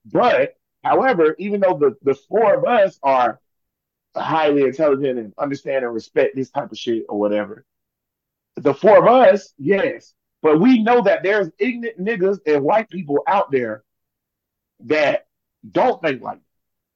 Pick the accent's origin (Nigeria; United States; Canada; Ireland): Canada; Yeah, we're Canadian, but we're not looking at how America is right now.